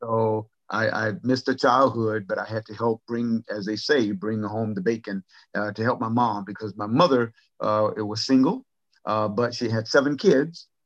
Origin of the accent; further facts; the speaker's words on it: Hobe Sound, Florida, United States; They came from Georgia, and down in Hope Sound, Florida, it was a community that was created to a Black community exclusively to serve the rich, wealthy people on Jupiter Island.